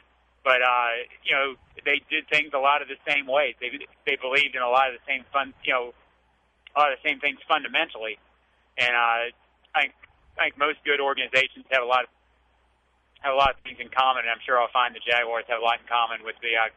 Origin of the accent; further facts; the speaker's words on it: Jacksonville, Florida, United States; also born or lived in Indiana, United States; As far as where I'm from, I was born in Indiana, but we only spent about 3 or 4 years there. And you know, I consider myself from Jacksonville.